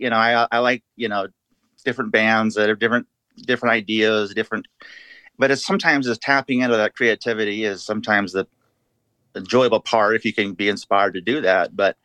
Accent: Cedar Rapids, Iowa, United States; I grew up in Cedar Rapids, Iowa, and I just love doing my books and music.

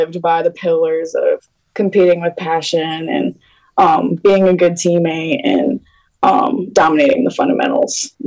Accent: Rhode Island, United States; drive to the Cape because I am from Rhode Island. So it was just about an hour drive to Wareham every day.

